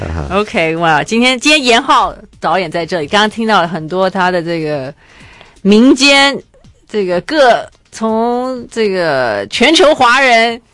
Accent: Dazhou, Sichuan, China; 我们是四川达县。

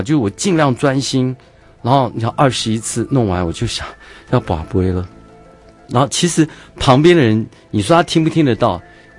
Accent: Taiwan; 我们台湾人多厚道，

